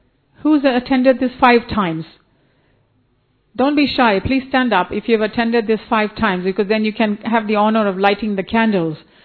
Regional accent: Japan; and I'm from Japan.

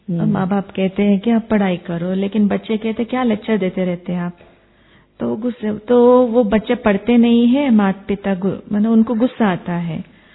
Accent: Himachal Pradesh, India; जैसे हम हिमाचल से आए हैं

